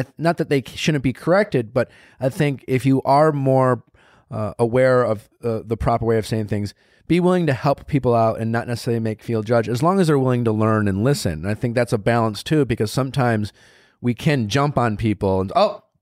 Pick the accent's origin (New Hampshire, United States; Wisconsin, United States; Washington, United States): Wisconsin, United States; Milwaukee; I've always felt different growing up in Milwaukee.